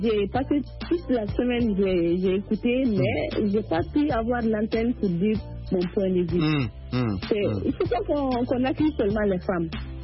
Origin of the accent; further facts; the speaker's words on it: Mali; chez nous au Mali